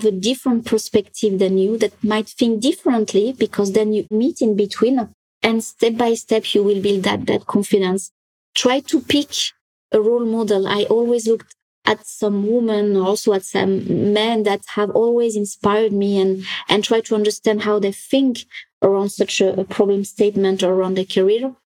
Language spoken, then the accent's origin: English; France; English is a second language; moved away as an adult; So Sarah, you know, I'm French. I'm sure you can tell by my accent. Try to hide it, but doesn't work.